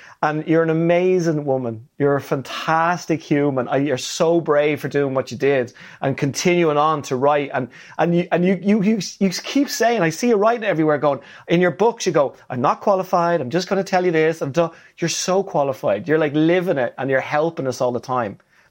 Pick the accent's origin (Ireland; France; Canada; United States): Ireland; You know, I'm Irish.